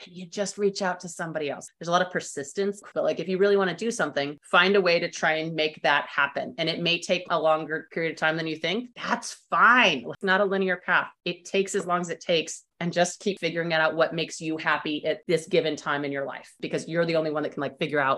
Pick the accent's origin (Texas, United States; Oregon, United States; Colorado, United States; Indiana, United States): Texas, United States; Austin; I grew up in Austin, Texas, which is landlocked.